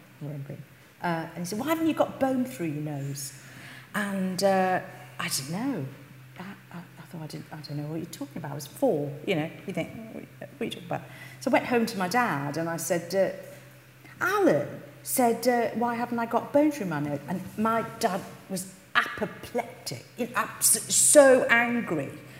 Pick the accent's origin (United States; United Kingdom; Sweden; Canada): United Kingdom; Luton, East of England; born there; when I was born in Luton, you know, and you sort of think, okay.